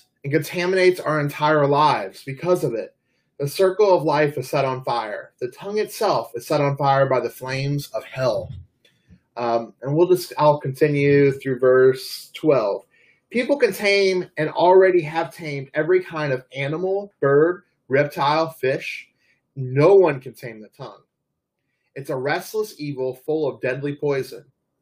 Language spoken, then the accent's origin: English; New Orleans, Louisiana, United States; And so I grew up in New Orleans, and one of my favorite memories was watching the horses that came down to Mardi Gras time